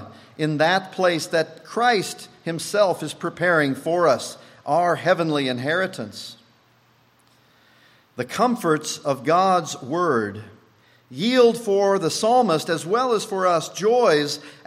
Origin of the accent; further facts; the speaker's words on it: Midwest, United States; but I guess growing up in the Midwest, if something tasted that good, you wanted a large portion of it.